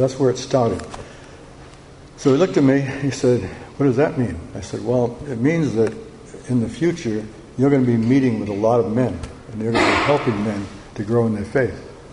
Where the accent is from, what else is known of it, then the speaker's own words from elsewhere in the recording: Newport, Rhode Island, United States; I was raised in Newport, Rhode Island, and Newport, Rhode Island is a bedroom community of the rich and the wealthy.